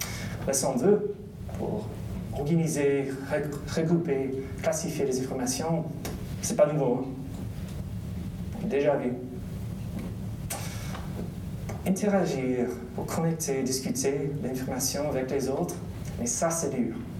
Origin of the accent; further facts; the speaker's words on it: United States; surtout avec les élections chez moi aux États-Unis